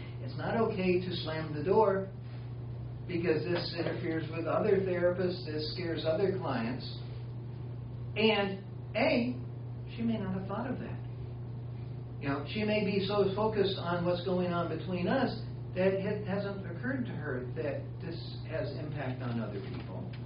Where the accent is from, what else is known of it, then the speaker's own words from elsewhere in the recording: Deep South, United States; You know, I grew up in the Deep South. I went through a religious period.